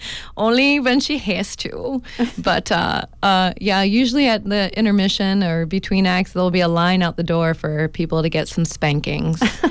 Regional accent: Chicago, Illinois, United States; I'm from Chicago. I was a working actress in Chicago before I came out to Blue Lake to go to school at Del Arte.

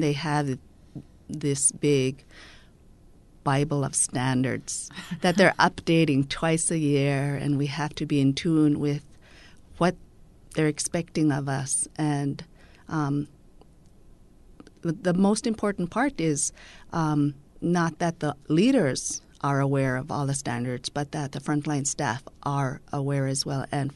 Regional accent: Bethel, Alaska, United States; I am from Bethel. My parents are … My grandparents are from Guigilnuk … … I am half Yupik.

